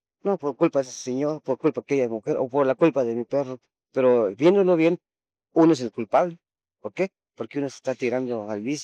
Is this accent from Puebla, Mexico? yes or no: yes; Puebla, Mexico; Mira, yo soy de Puebla, Puebla.